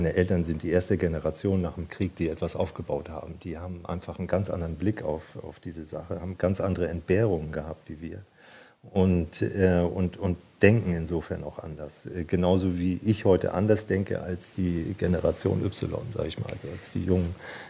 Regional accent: Schleswig-Holstein, Germany; aber ich bin Schleswig-Holsteiner und bin das mit Leib und Seele

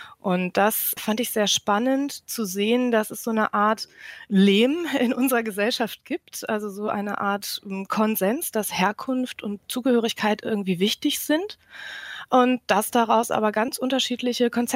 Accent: Lower Saxony, Germany; born there; Ich denke dabei vor allem an Ostfriesland, wo ich geboren bin, vor Urzeiten und da schon auch ganz, ganz lange gar nicht mehr lebe. Aber trotzdem ist das noch immer meine Heimat

